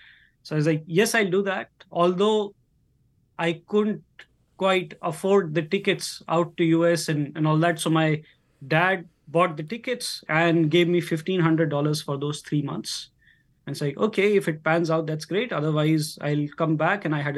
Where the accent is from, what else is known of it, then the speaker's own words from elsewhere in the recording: Delhi, India; growing up in Delhi in a middle-class family